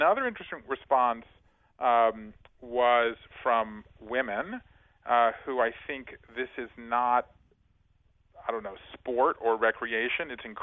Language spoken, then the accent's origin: English; Savannah, Georgia, United States; now in Brooklyn, United States; I'm from Savannah. I live in Brooklyn now, but I'm from Savannah, Georgia. I've come from five generations of Southerners.